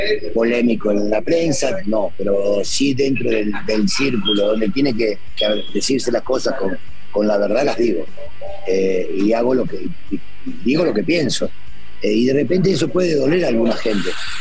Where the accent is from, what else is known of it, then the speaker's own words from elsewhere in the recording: Mexico; also born or lived in Argentina; Yo, más allá de que por nacimiento soy argentino, creo que la mayor parte de mi vida fui hecho acá en México y me siento mexicano sin tener la nacionalidad. Nunca quité la nacionalidad argentina